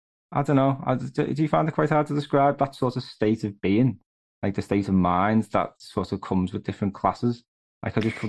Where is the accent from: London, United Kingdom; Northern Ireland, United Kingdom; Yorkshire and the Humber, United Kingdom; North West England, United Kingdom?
North West England, United Kingdom; Liverpool; And of course, it's also based in my hometown, Liverpool. And if anyone listening at home doesn't know much about Scousers, we're very proud people.